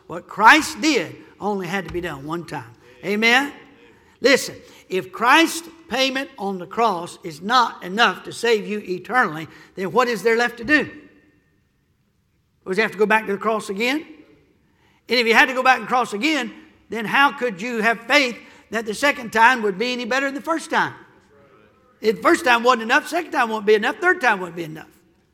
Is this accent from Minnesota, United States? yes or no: no; Hickory, North Carolina, United States; I grew up in Hickory, and lots of churches over there, a lot of Lutheran churches, a lot of Baptist churches, and I think it was only one Catholic church